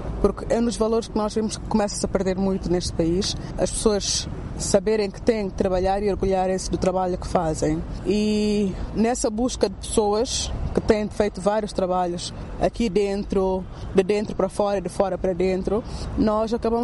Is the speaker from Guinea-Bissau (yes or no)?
yes; Guinea-Bissau